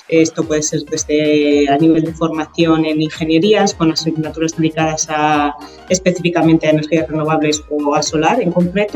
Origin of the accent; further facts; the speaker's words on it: Spain; now in Abu Dhabi, United Arab Emirates; soy de España, resido en Abu Dhabi desde hace ya casi una década